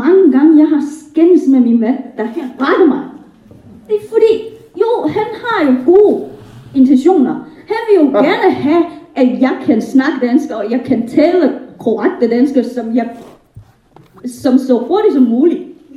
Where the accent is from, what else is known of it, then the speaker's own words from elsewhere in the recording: Shanghai, China; Danish is a second language; now in Denmark; Men jeg kommer jo fra Shanghai. Selvfølgelig taler jeg jo shamanesisk, ikke? Og så taler jeg også kantonesisk.